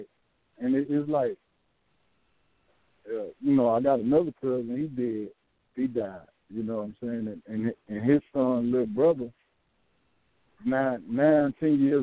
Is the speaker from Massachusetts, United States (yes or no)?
no; Macon, Georgia, United States; And I'm from Macon.